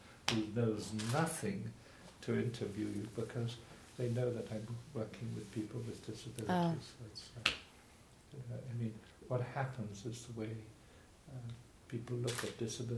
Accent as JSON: {"language": "English", "country": "Canada", "said": "being Canadian and my father being there"}